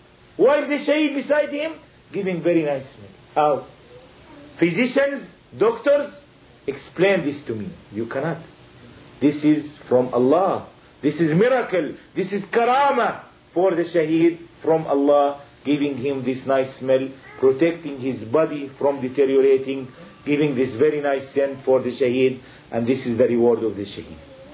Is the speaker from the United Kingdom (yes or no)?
no; Jerusalem, Palestine; I am Palestinian. I am from Jerusalem itself. My house is near Al-Masjid Al-Aqsa. I was born in Jerusalem in 1942.